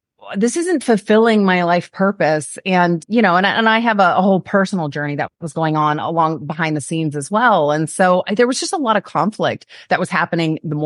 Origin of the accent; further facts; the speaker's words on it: Virginia, United States; So I'm from Northern Virginia. So right outside DC. So I spent 30 years of my life there